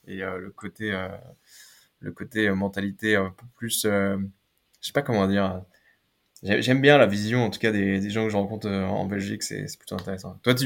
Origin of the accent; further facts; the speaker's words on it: Île-de-France, France; moi, je viens d'un petit village aussi à côté de Paris, je pense qu'on